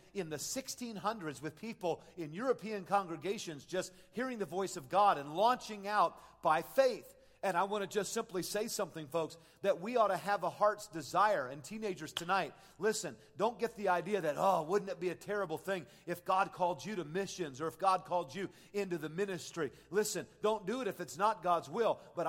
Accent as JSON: {"language": "English", "country": "South Korea", "tie": "born or raised there", "said": "I remember growing up in Korea"}